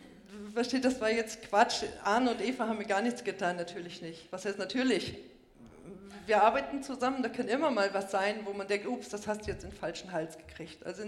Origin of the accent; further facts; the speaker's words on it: North Rhine-Westphalia, Germany; Also ich komme ja aus Ostwestfalen